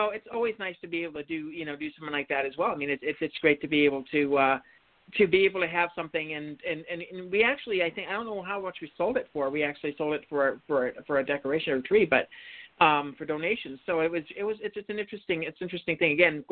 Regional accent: Montana, United States; I know, I grew up in Montana, so I actually do know the going out hunting for stuff.

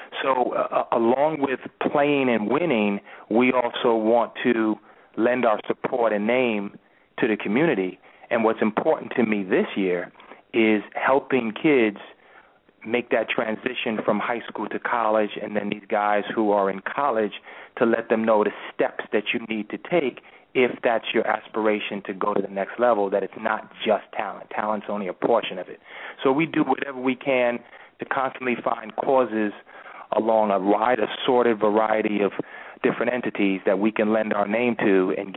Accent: Bronx, New York, United States; Well, I'm a New York guy. I grew up in the Bronx and attended St. Raymond's High School

